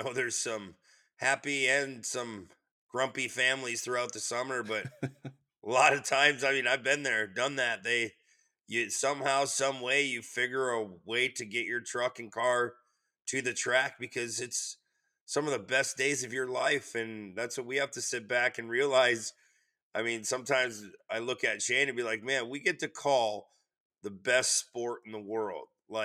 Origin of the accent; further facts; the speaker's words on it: Bark River, Michigan, United States; So honestly, yeah, I'm from Bark River. I'm a Bark River boy.